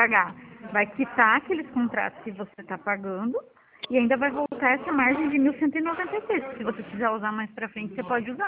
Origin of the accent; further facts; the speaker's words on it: Toledo, Paraná, Brazil; É que eu sou de Toledo, então em Toledo é um percentual em cima do valor do valor financiado